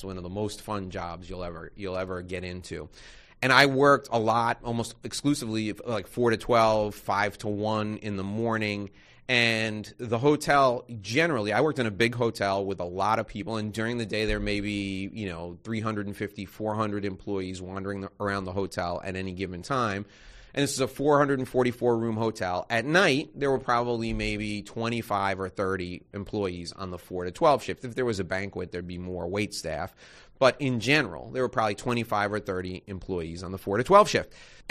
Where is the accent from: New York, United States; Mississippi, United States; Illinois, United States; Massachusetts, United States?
New York, United States; I grew up in New York my whole life. I had never been exposed to guns.